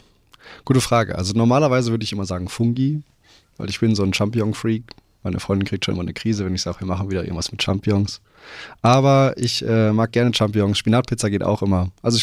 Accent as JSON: {"language": "German", "town": "Duisburg", "region": "North Rhine-Westphalia", "country": "Germany", "said": "ich komme aus dem Ruhrgebiet. Das heißt, aus dem Pott, vielleicht hört man zwischendurch dann mal. Komme aus Duisburg"}